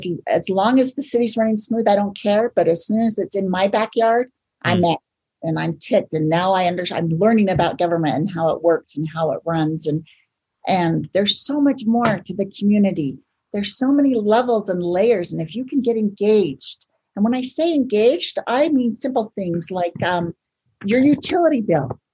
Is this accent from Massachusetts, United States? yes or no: no; Provo, Utah, United States; I'm from Provo, Utah, and I believe in the morals and ethics behind this decision.